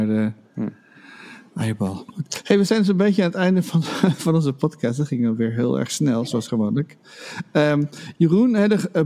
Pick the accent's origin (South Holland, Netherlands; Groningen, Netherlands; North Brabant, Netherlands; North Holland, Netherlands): Groningen, Netherlands; Ik kom uit Groningen. Dat is, in Groningen hebben we de eierbal.